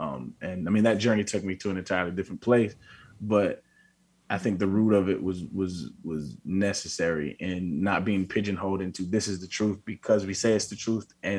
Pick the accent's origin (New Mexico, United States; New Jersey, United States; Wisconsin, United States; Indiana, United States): New Mexico, United States; Albuquerque; also born or lived in San Diego, California; Grew up in Albuquerque, New Mexico. Went to high school in San Diego, so I kind of rep both. Both kind of rep me. So I call both home.